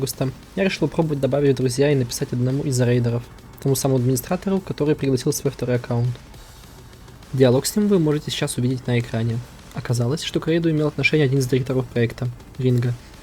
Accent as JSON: {"language": "Russian", "country": "Russia", "tie": "born or raised there", "said": "я родился и живу в России"}